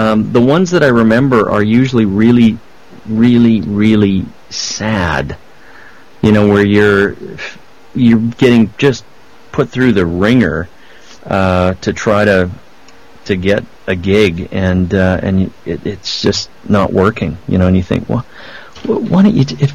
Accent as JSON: {"language": "English", "town": "Vancouver", "region": "British Columbia", "country": "Canada", "said": "And I said, well, that's because I'm from Vancouver. I'm just in town doing another project right now, and I got hired on this."}